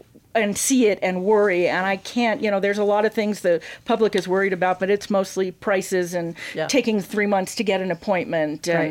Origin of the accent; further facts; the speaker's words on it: Maryland, United States; You know, in my home state of Maryland, the governor just basically, you know, canceled all of the sentences